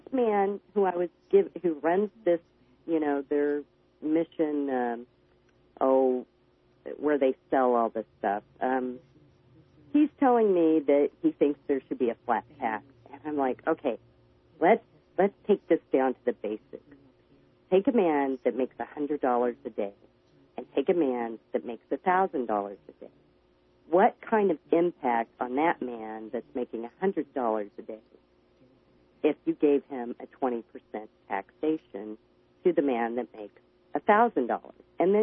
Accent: California, United States; I'm out here in California. I'm a gal from Cal.

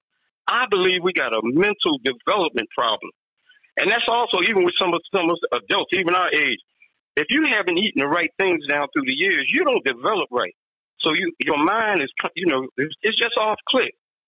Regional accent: Philadelphia, Pennsylvania, United States; you know, I'm from Philly

